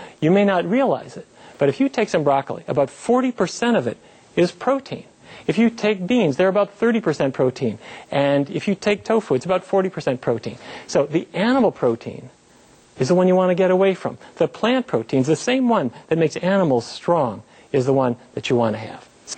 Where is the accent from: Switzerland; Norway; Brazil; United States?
United States; Fargo, North Dakota; Now, we all really grew up with meat-based diets. I grew up in Fargo, North Dakota, and that was the only way we knew to eat.